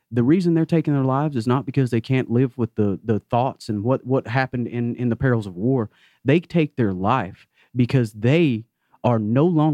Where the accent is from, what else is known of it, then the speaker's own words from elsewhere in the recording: Georgia, United States; I moved back here to be with my family. That's where I'm from. I grew up in Northeast Georgia.